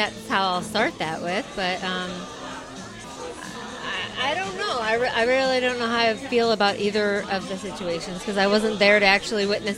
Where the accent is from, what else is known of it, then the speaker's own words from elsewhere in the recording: St. John, Missouri, United States; I grew up right by the airport in St. John's.